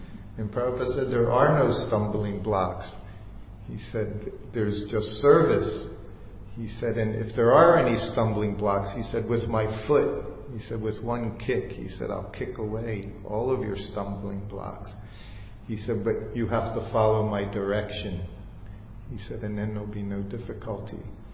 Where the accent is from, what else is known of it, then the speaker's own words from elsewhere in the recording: New Vrindavan, West Virginia, United States; It was something I had never done as a devotee, growing up in New Vrindavan.